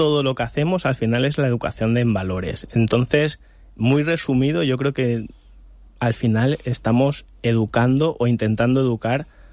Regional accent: Benidorm, Valencian Community, Spain; cuando vamos a visitar campamentos y les decimos que somos de Benidorm, dicen, pero ¿por qué venís aquí?

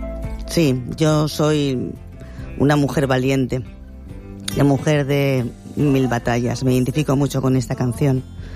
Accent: Valencian Community, Spain; first language Valencian; soy valenciano parlante, mi abuela no sabía hablar castellano, en casa hablo en valenciano.

